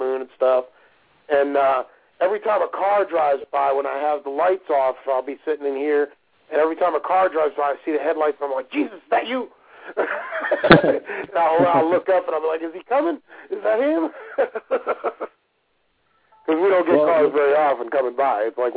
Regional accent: Brooklyn, New York, United States; I was born and raised in Brooklyn, all right?

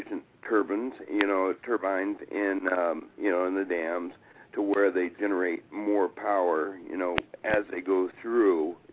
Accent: California, United States; born there; I was born down in Southern California, yes.

